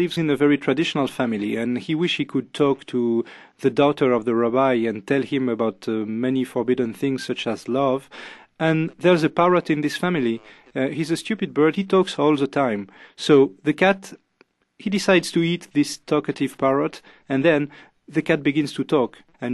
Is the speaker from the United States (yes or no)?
no; Algeria; English is a second language; It's very funny because I'm a Jew from Algeria, and my colorist, she's a Christian from Iraq